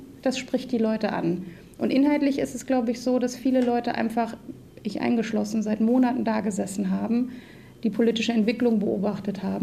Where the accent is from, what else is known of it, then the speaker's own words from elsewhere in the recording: Fulda, Hesse, Germany; Ich bin in Fulda groß geworden und ich kann mich noch erinnern, vor der Wiedervereinigung, dass wir ein paar Minuten in die Rhön gefahren sind und da war da eine Grenze.